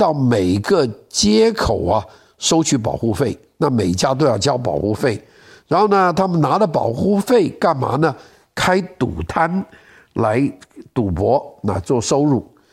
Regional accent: Guangdong, China; 我们广东人叫统豪啊

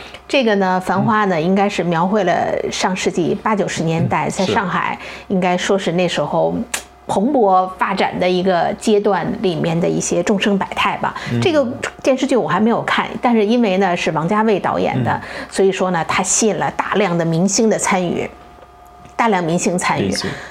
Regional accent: United States; 所以说对于我们自身在美国这些长大的这种所谓的叫二代以至于1.5代哈

